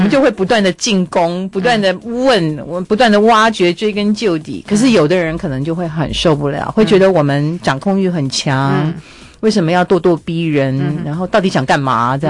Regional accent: Taipei, Taiwan; 我不是温州人，我是台北人

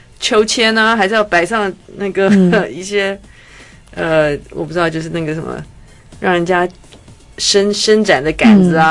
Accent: Taiwan; 所以其实我们台湾人根本不喜欢维护东西。

